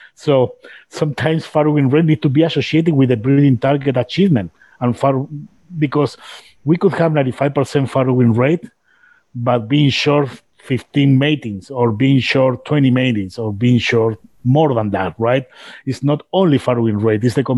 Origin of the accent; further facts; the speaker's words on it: Spain; English is a second language; now in North America; I'm originally from Spain. I'm based here in North America